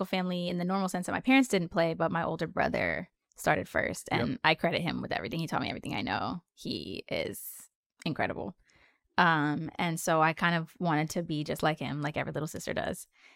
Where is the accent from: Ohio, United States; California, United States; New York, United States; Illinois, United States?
California, United States; And I come from the Bay Area where there's so many different types of music.